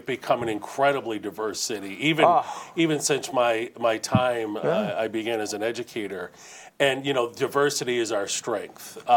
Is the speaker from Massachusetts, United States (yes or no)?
yes; Springfield, Massachusetts, United States; growing up in Springfield in such an urban city